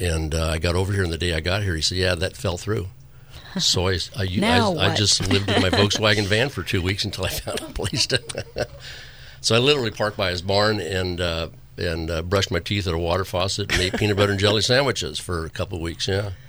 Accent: Los Angeles, California, United States; But I grew up in Los Angeles neighborhood, San Fernando Valley, and had a chance to move to Redding, California.

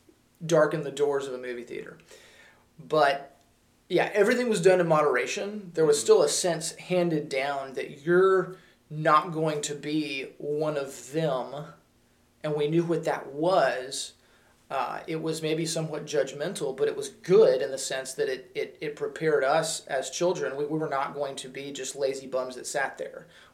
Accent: Pascagoula, Mississippi, United States; born there; I was born in Pascagoula, Mississippi.

